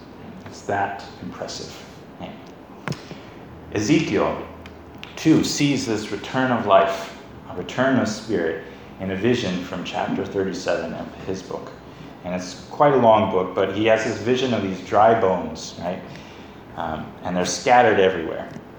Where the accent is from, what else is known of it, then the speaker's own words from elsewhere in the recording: California, United States; So I come from Northern California.